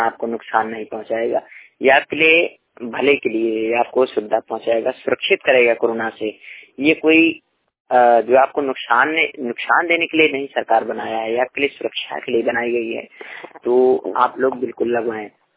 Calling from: Banda, Uttar Pradesh, India; मैं श्रमिक वंश रिपोर्टर … जिला बांदा उत्तर प्रदेश से।

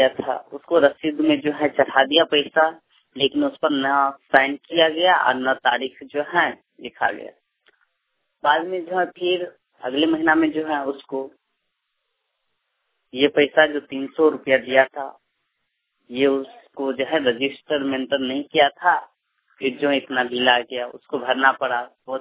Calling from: Bihar, India; ग्राम post में सुरैया थाना बावर जिले माधवनी बिहार से बोल रहा हूँ।

